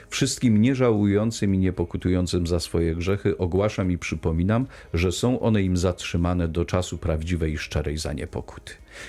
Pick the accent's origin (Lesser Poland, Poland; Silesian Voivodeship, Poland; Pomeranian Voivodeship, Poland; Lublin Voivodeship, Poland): Silesian Voivodeship, Poland; To pamiętam z dzieciństwa, bo pochodzę ze Śląska Cieszyńskiego